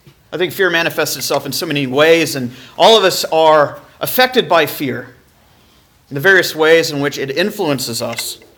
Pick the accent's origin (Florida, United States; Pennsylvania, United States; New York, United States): Florida, United States; Jacksonville; I remember I'm from Jacksonville, Florida, from the deep south, probably about as far south as you go before you get back into northern territory.